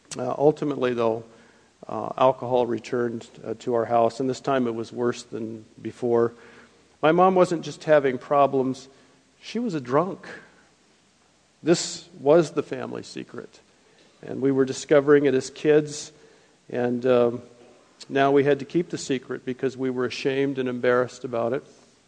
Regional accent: Hollywood, California, United States; born there; I was born in Hollywood, California.

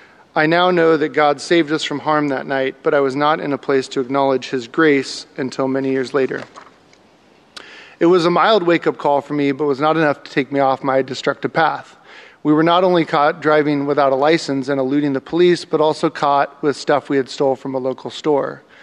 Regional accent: Salem, Oregon, United States; also born or lived in Whittier, California; I was born in Whittier, California. My parents both graduated from Long Beach State University, which is where they met. They moved our family to Salem, Oregon from Los Angeles when I was one

